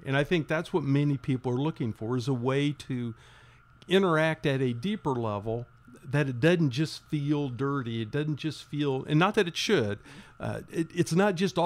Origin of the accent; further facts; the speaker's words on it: Indiana, United States; Well, I grew up in Shelby County, just a little east of Indianapolis.